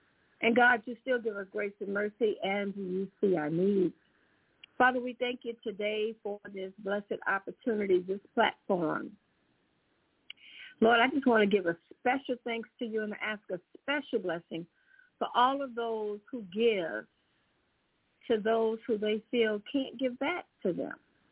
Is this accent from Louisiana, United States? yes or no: yes; New Orleans, Louisiana, United States; I'm your host … I'm hailing from the Crescent City, the beautiful city of New Orleans, where it's a party all the time somewhere.